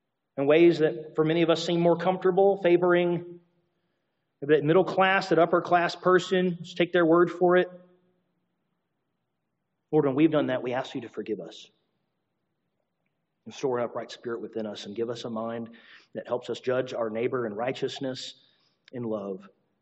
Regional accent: Alabama, United States; I grew up in Alabama, okay?

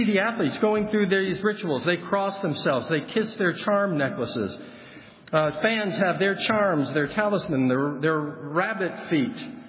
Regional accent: Los Angeles, California, United States; Now, I grew up in Los Angeles. Our teams do not have team songs.

